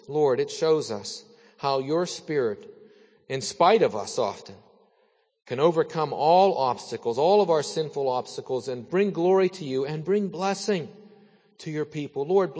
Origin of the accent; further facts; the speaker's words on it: Salzburg, Austria; When I grew up in Salzburg, I lived in town